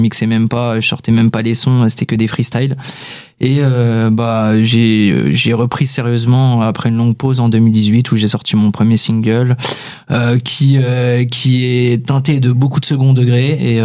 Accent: Île-de-France, France; je viens des Hauts-de-Seine, du coup, où la culture rap de ces dernières années a été très, très importante.

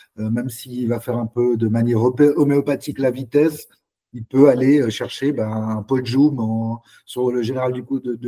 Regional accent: Switzerland; nous, médias comme le grand public, on est Suisse

